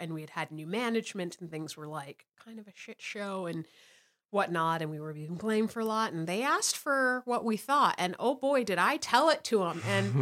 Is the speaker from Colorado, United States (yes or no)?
no; New York, United States; now in Montana, United States; Well, I mean, I'm not only from New York.